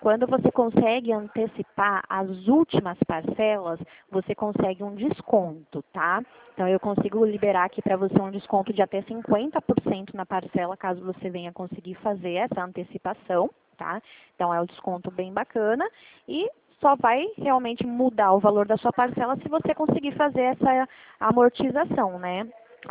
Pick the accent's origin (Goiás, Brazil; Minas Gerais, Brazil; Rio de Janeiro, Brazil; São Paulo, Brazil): São Paulo, Brazil; born there; É que eu nasci mesmo em São Paulo, né? Minha família toda, ela é de São Paulo, capital mesmo, né?